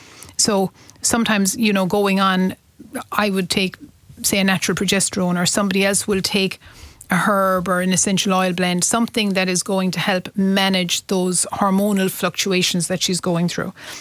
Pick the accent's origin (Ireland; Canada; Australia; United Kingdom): Ireland; Munster; I work in Tipperary. I'm from Tipperary and I work there as well.